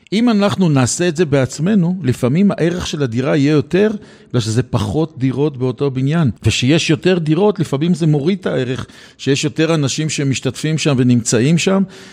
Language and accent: Hebrew; Jerusalem, Jerusalem District, Israel; אנחנו ירושלמים